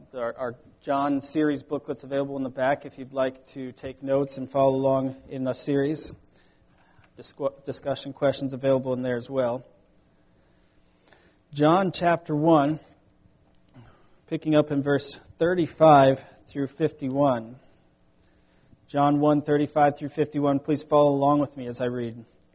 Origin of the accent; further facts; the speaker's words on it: Iowa, United States; I moved here from Iowa. We've got small highways in Iowa, mostly two-lane.